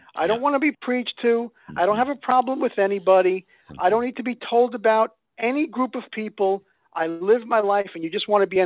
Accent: Brooklyn, New York, United States; I come from Brooklyn, New York. Okay. And I grew up in a 99.9% Italian American community.

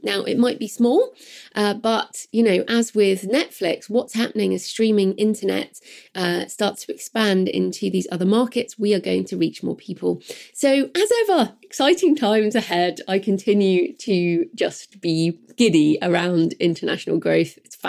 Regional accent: Chihuahua, Mexico; So funny that the University of Chihuahua was at the book fair. That's my hometown, which is cool.

